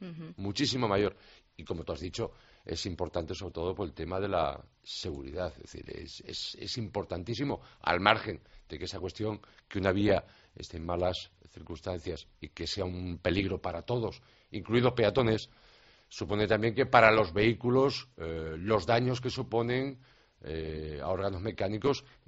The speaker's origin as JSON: {"language": "Spanish", "town": "Vigo", "region": "Galicia", "country": "Spain", "tie": "born there", "said": "no es lo mismo aquel ciudadano que vive en mi ciudad natal, como es Vigo, que está lleno de cuestas"}